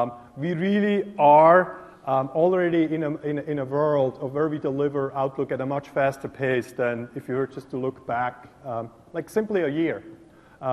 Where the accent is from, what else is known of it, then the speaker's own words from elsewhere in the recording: Switzerland; accent: Swiss; as you can hear from my accent. I'm from Switzerland.